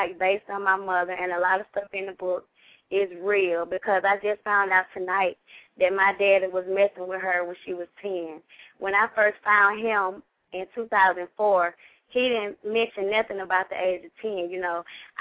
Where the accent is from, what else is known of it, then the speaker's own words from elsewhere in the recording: Georgia, United States; also born or lived in California; I was raised from a great aunt, and I was born in California, but I was here in Georgia.